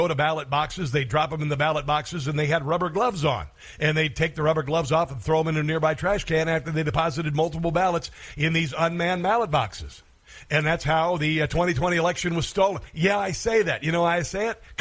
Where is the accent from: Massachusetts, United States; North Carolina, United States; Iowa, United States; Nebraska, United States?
Iowa, United States; My home state of Iowa, 4-0.